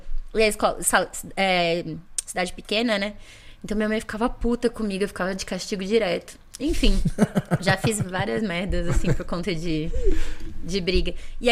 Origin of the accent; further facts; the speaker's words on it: Arujá, São Paulo, Brazil; eu sou de Arujá, uma cidade que é cidade vizinha aqui. Uhum. É uma cidade pequena, 90 mil habitantes hoje, né?